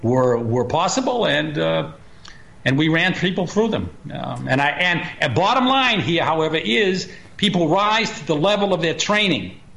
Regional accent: Boston, Massachusetts, United States; moved away as an adult; now in New York, United States

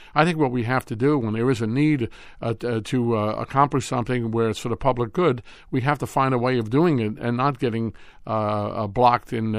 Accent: Brooklyn, New York, United States; I grew up in Park Slope, Brooklyn.

